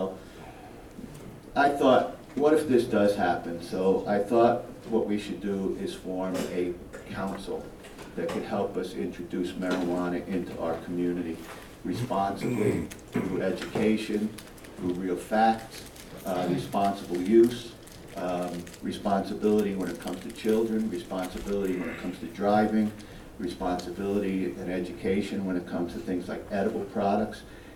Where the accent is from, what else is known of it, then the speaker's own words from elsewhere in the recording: Brooklyn, New York, United States; born there; now in Colorado, United States; As I said, I was born in Brooklyn, New York, moved here, became a humble bus driver